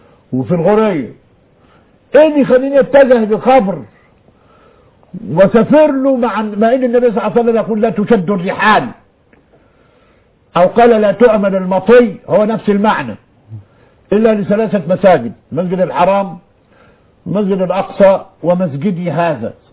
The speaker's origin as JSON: {"language": "Arabic", "town": "Beni Suef", "region": "Beni Suef Governorate", "country": "Egypt", "said": "لو اي حد شايفني من بتوع بني سويف هيعرف ان عندنا بني سويف"}